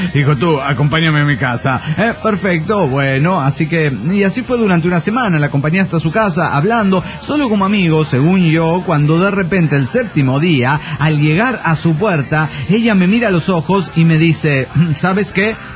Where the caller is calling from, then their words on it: Mar del Plata, Buenos Aires Province, Argentina; de Mar del Plata, Argentina.